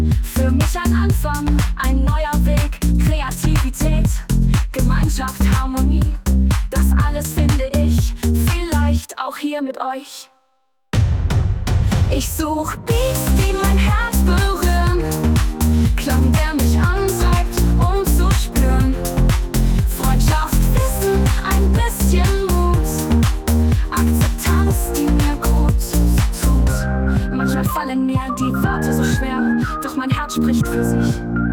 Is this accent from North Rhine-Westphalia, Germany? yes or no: yes; Dortmund, North Rhine-Westphalia, Germany; Ich bin 46 Jahre alt, bald leider bereits 47. Ich komme aus Dortmund in NRW, NRW.